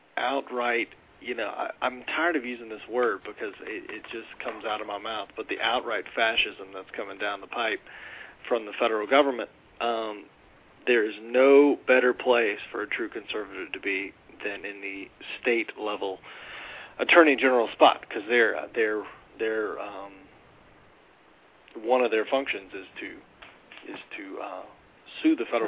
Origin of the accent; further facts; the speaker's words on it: Louisiana, United States; I grew up in Louisiana. We have lots of creative similes down there, and I'm going to avoid using any of them.